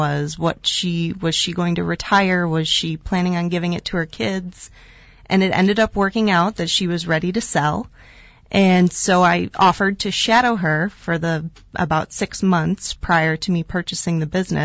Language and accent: English; Appleton, Wisconsin, United States; also born or lived in Phoenix; Yeah, so I am a Wisconsin native. I grew up in Appleton, Wisconsin. I went to school in Madison, Wisconsin.